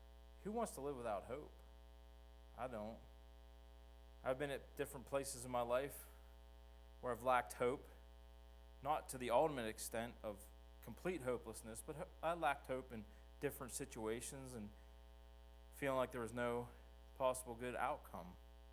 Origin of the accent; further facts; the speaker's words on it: Northeast, United States; I'll be honest with you, I'm from the Northeast where I've seen lakes freeze over.